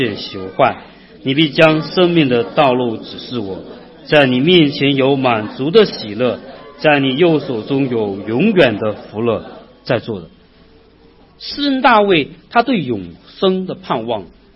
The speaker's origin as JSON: {"language": "Chinese", "region": "Northeast China", "country": "China", "accent": "Northeastern Mandarin", "said": "我们东北话就是什么？你破罐破摔"}